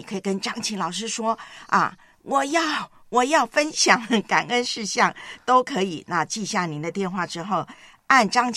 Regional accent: Taipei, Taiwan; 对，我的老家。

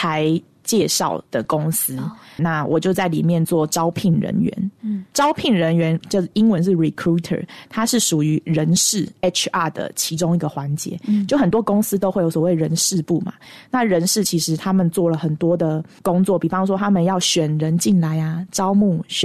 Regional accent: Taiwan; 因为我是台湾人

